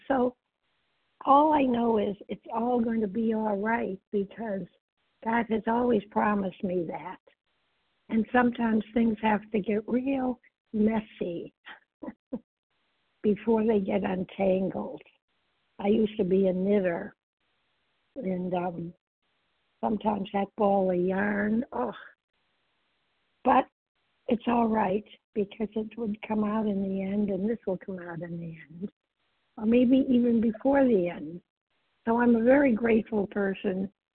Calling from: Westborough, Massachusetts, United States; Massachusetts, Westboro, Massachusetts.

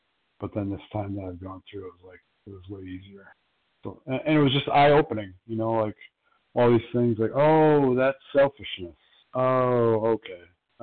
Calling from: New York, United States; New York.

